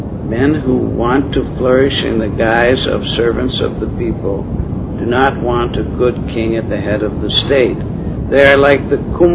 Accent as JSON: {"language": "English", "country": "Canada", "said": "Of course, I'm a Canadian, but even in Canada, that was well-known maxim."}